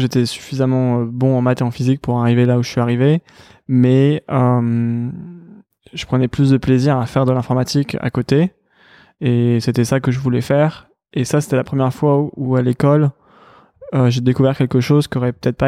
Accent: Paris, Île-de-France, France; je suis né à Paris avec mon frère jumeau Edouard. Et on a grandi à Paris.

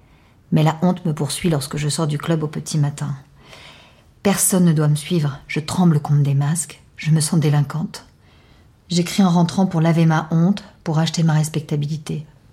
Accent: Algeria; now in France; Je perds mon accent en quelques jours, je refais ma vie, je deviens une vraie Française. Et je m'inflige cette extrême violence de déchirer toutes mes photos de classe d'avant et de ne pas répondre aux lettres de mes amis algériens.

